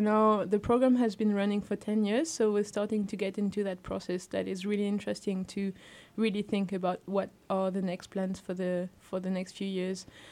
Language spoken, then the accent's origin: English; France; English is a second language; now in Norway; I'm originally from France, but I'm now living in Norway.